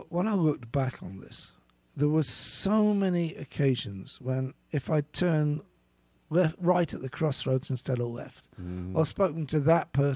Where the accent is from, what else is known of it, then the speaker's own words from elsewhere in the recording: United Kingdom; now in United States; Being British was just exotic enough to get me through the door.